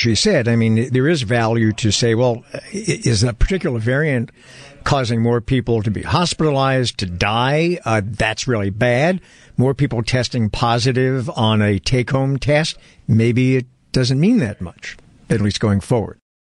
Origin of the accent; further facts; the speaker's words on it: New York City, New York, United States; Now, being a New Yorker myself, Joseph, this is of epic proportions for New York City.